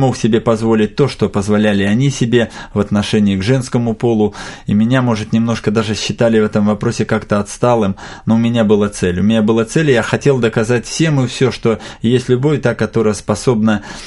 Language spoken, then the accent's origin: Russian; Bryansk Oblast, Russia; я сам родом с Брянской области